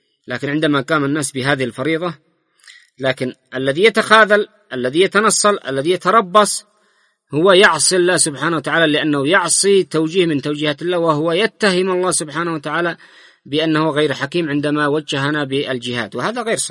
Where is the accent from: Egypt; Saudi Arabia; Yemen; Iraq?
Yemen; يعني لاحظوا كيف أن نقص الوعي لدى الكثير مننا نحن أبناء اليمن